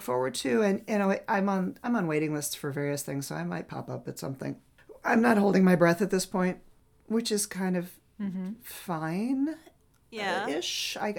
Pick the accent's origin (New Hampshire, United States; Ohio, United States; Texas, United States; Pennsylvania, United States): New Hampshire, United States; I grew up in New Hampshire. Yeah. I grew up in farm country, man.